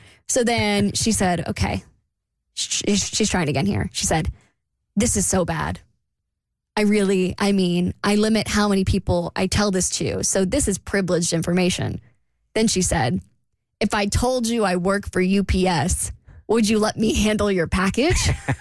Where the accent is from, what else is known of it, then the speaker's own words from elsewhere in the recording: the South, United States; As a Southerner, I hate that it's two northern teams in the championship.